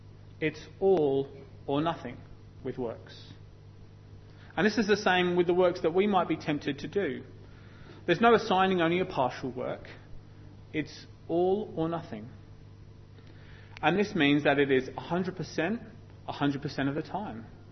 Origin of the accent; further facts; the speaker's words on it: United Kingdom; Now, even though I'm British, emotions are not a bad thing